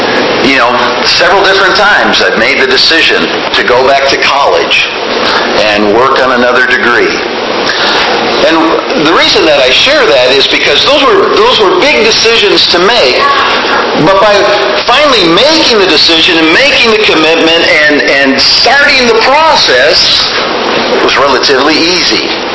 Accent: Rochester, Minnesota, United States; I grew up in Rochester, Minnesota.

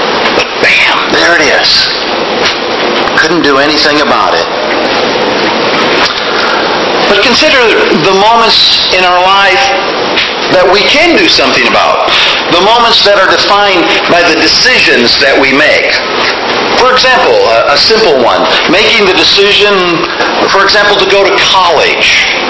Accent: Rochester, Minnesota, United States; I grew up in Rochester, Minnesota.

